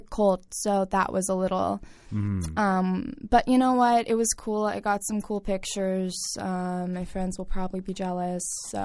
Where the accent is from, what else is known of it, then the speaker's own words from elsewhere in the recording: Halifax, Nova Scotia, Canada; Born and raised in Halifax, Nova Scotia.